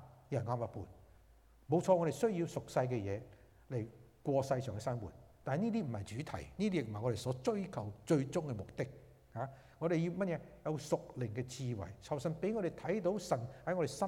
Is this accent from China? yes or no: yes; China; 因为悟性这个字呢，我们中国人听上比较明白一点